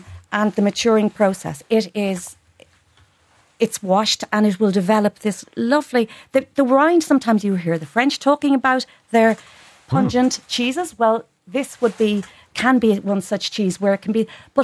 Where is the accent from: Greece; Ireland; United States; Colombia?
Ireland; Munster; I'm from County Tipperary.